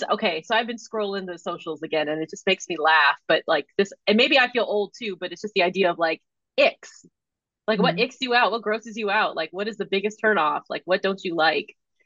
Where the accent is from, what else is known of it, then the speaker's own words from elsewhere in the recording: West Coast, United States; different stuff that I had never heard of growing up on the West Coast. You get to the East Coast and you just have different stuff.